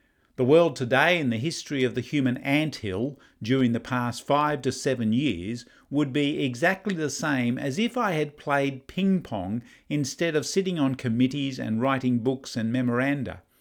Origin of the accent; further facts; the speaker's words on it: Gold Coast, Queensland, Australia; I remember as a kid growing up on the Gold Coast, learning about Cyclone Tracy